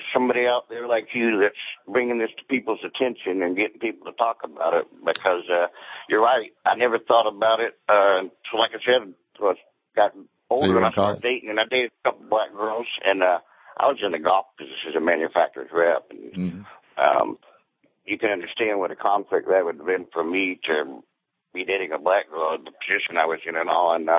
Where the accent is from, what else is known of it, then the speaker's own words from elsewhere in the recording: Sandy Springs, Georgia, United States; I grew up in Sandy Springs.